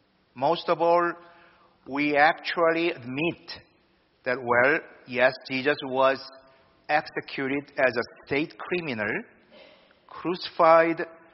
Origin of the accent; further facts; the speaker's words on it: South Korea; I was born and raised in Korea, one of the countries in Asia, part of Eastern cultures, I guess.